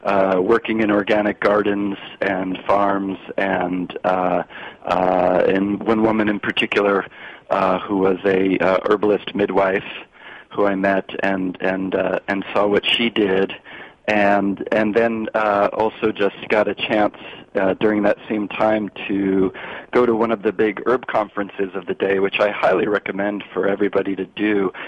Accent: New Jersey, United States; I was just growing up in New Jersey

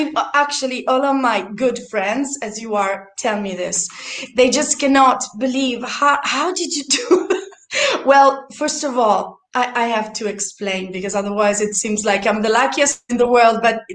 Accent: Italy; born there; English is a second language; I was born in Italy to two psychiatrists.

